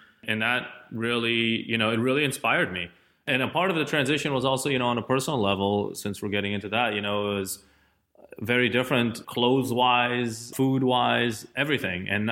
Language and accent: English; Tel Aviv, Tel Aviv District, Israel; now in Los Angeles, United States; I'm originally from Tel Aviv. I live in Los Angeles.